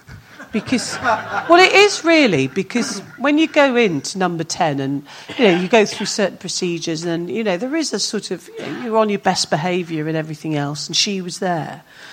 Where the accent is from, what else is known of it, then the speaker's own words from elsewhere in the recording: England, United Kingdom; And I won it as an English Tory.